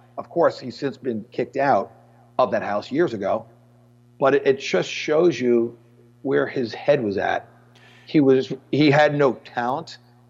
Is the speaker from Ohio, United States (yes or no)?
no; New York, United States; And I was able, being a New Yorker, I guess you have to be a little clever.